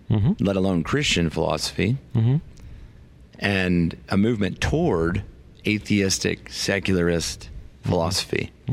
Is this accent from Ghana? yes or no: no; Indiana, United States; now in New Mexico, United States; I came from another state. I came from Indiana to live here, and now I call New Mexico home.